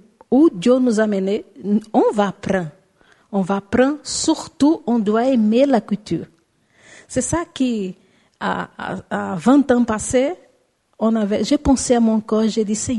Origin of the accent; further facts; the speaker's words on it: Brazil; French is a second language; nous, c'est comme si on laisse le Brésil là-bas, notre culture là-bas.